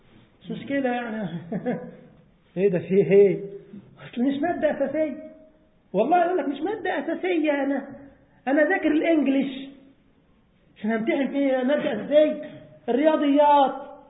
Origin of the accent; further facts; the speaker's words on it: Egypt; روحوا كده شوفوا اي كتاب تدرس عندنا في مصر